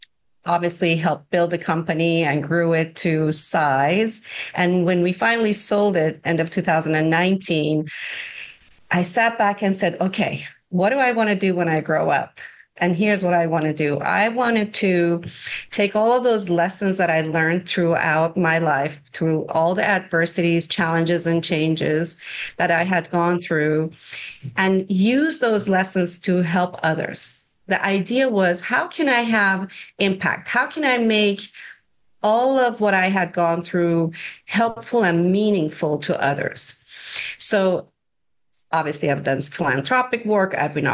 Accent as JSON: {"language": "English", "country": "Iran", "tie": "born or raised there", "said": "I was born and raised in Iran."}